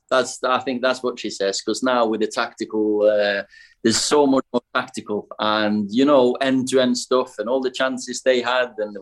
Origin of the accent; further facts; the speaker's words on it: Kristiansund, Møre og Romsdal, Norway; English is a second language; I'm from Kristiansund, blown little town in Norway on the west coast